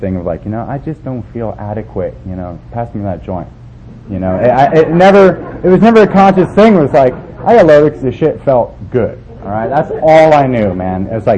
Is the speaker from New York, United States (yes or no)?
yes; Brooklyn, New York, United States; born there; I was born in Brooklyn, and I'll prove it.